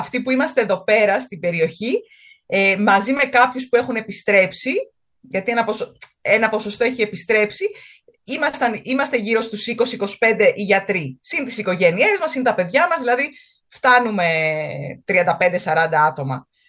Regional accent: Livadeia, Central Greece, Greece; now in Sønderborg, Denmark; Εμένα η καταγωγή μου είναι από τη Λιβαδιά, άρα περίπου το ίδιο με τη Λιβαδιά.

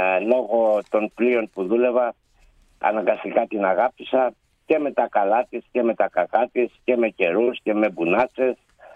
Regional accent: Keratsini, Attica, Greece; also born or lived in Piraeus / Amfiali; now in Thebes, Greece; Εγώ η καταγωγή μου είναι από τον Πειραιά. Μεγάλωσα στο Κερατσίνι, μεταφέρθηκα μετά με τους γονείς στην Αμφιάλη, που έμεινα μέχρι τα 38 μου

